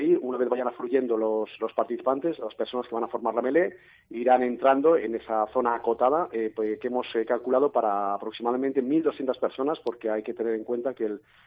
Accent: Valladolid, Castile and León, Spain; now in Madrid, Spain; soy vallisoletano y ejerzo de vallisoletano también en Madrid, como yo digo, al otro lado de la Sierra de Guadarrama, al sur de la Sierra de Guadarrama.

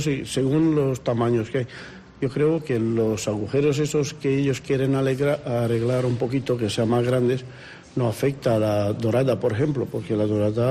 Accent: Romania; Spanish is a second language; Yo romano.

